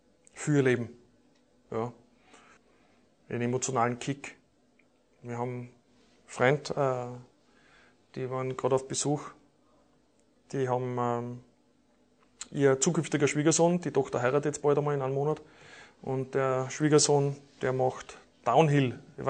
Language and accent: German; Vienna, Austria; Ich komme aus Wien.